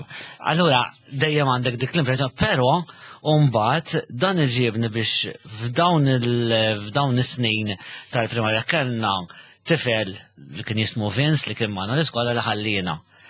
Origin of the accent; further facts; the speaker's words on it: Rabat, Western Region, Malta; Jiena mir-Rabat. La … mir-Rabat, ekku m'hemmx għażla